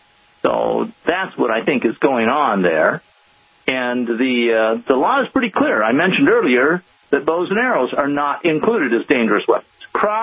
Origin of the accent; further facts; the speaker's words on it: Wisconsin, United States; I grew up in Wisconsin in the period when these laws were being passed and discussed